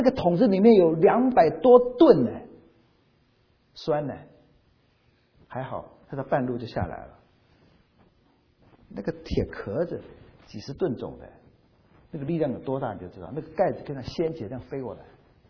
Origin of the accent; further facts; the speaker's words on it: China; 我们中国人所以做生意做得好，但是问题也出在这儿，就是我们常常不按规矩，我们是有缝就钻的，我们会走捷径的